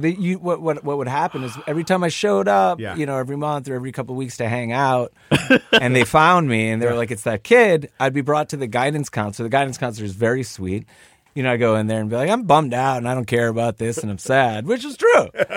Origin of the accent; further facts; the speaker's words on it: Queens, New York, United States; You know, I'm from Queens. I'm going to high school in downtown Manhattan.